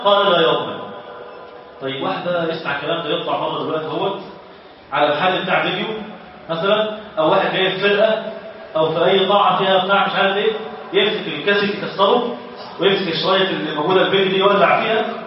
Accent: Egypt; في البلد عندنا في مصر

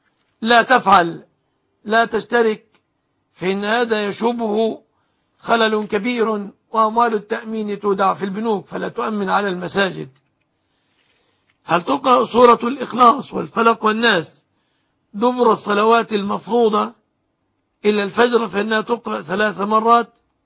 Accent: Egypt; أسأل الله أن يحفظ بلادنا مصر آمنة مطمئنة

